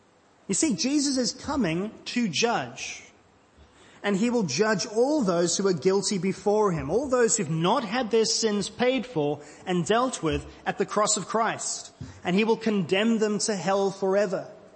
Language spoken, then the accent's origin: English; South Africa; when I was growing up in South Africa